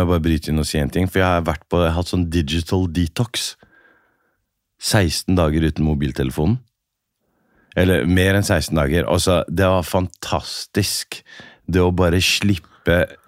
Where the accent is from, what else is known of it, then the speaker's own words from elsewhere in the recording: Oslo, Norway; Jeg kommer fra Oslo Øst, rettere sagt Bøler, kjent for